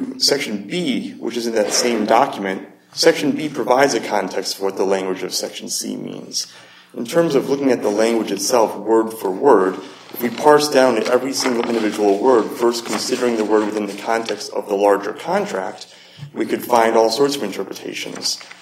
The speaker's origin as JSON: {"language": "English", "region": "Texas", "country": "United States", "said": "due to weather conditions last month in my home state of Texas."}